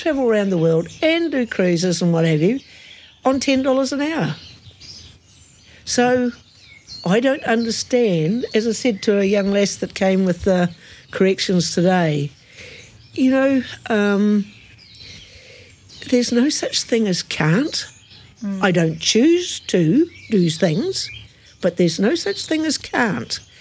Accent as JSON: {"language": "English", "country": "New Zealand", "said": "I'm very proud that I was born in New Zealand. And man, am I proud to say that I'm a New Zealander and I have a Maori heritage as well."}